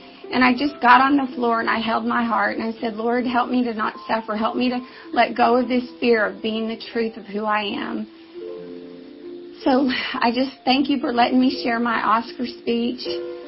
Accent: Galveston, Texas, United States; He came to my hometown of Galveston, Texas. He met my family and my mother.

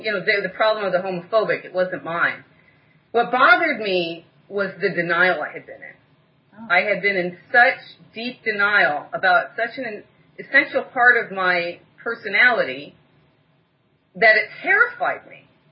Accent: Hawaii, United States; And at the time, I grew up in Hawaii.

